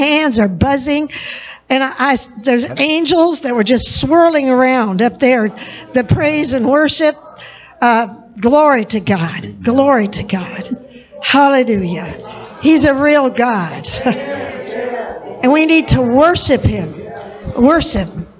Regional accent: Dodge, Nebraska, United States; And so I come from Dodge, Nebraska, a little town of 600 some

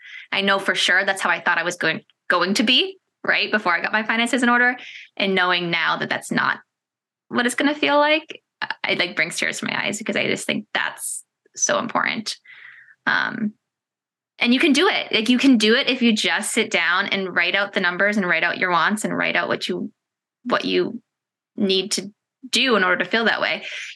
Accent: East Coast, United States; we're getting married in California and we're both from the East Coast.

